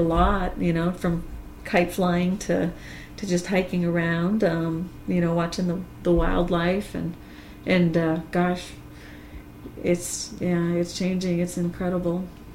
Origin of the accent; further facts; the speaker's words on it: Montana, United States; my experience growing up in the Rattlesnake, as far as the open land and being able to go out and just be in nature